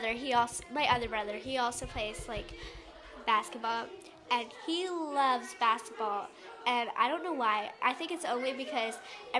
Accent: the South, United States; because we're from the South and they're up North

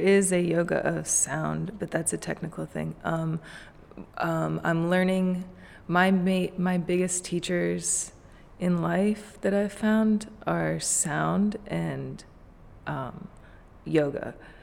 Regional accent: Maryland, United States; from Maryland.

